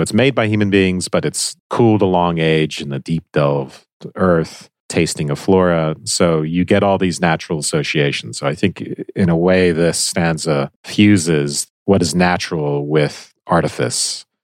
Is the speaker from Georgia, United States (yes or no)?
yes; Georgia, United States; Well, I'm from Georgia, so I'm allowed to say these things.